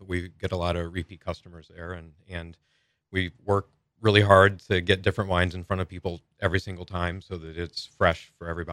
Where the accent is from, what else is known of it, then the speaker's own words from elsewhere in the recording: United States; also born or lived in Chicago; I actually grew up about an hour north of St. Louis.